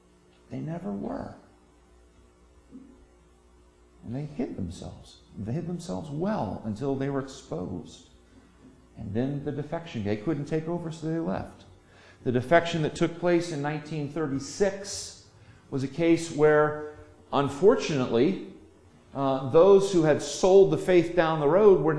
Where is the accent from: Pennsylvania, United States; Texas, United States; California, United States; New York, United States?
Pennsylvania, United States; Where am I from? Well, I'm from Trenton. No, I don't want to say Trenton, New Jersey. I'm from Bucks County, Pennsylvania. I'm from the Philadelphia suburbs.